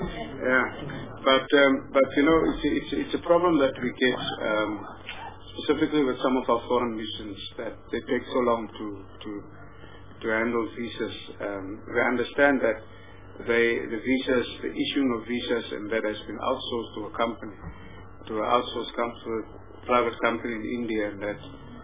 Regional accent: Western Cape, South Africa; I'm from the Western Cape.

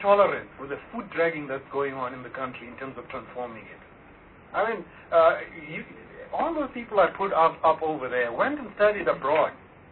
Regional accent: Benoni, Gauteng, South Africa; I was born and raised in Benoni.

